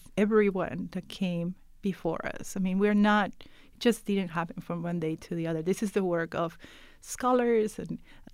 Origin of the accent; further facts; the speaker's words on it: Peru; as a woman born in Peru, born and raised in Peru, it's unbelievable.